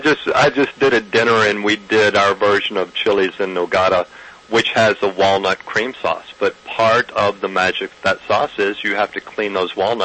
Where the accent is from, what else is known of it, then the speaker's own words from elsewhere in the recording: Texas, United States; growing up in West Texas in a ranching family, in the summertime we would always have the camp cook